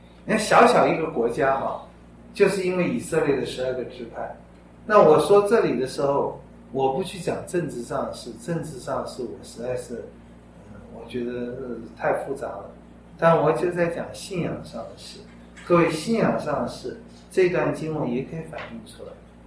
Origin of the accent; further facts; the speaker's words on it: Taiwan; 跟我们台湾人很像的。台湾人不有抬那个吗？